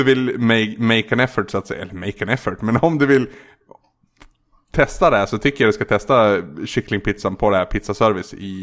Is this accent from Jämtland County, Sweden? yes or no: no; Gävleborg County, Sweden; De har ju liksom hela regionen där jag kommer ifrån.